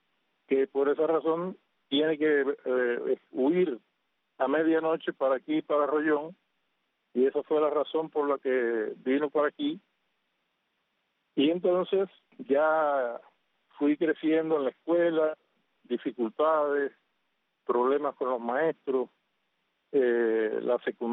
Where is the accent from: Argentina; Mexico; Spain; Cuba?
Cuba; Floro Pérez, Holguín; born there; also born or lived in Las Tunas; Bueno, yo nací en Floro Pérez, Jibaro Holguín, pero desde el año 61 vivimos en Arroyón, en Chaparra Las Tunas.